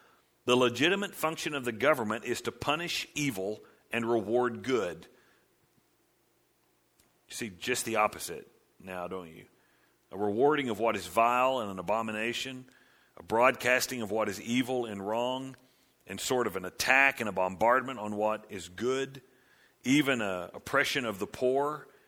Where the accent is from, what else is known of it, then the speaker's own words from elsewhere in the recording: United States; you grow up as a kid in the United States of America, and we're from America